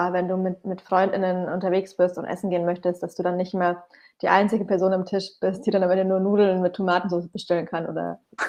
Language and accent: German; Bamberg, Bavaria, Germany; Das war zum Beispiel meine Heimatstadt Bamberg.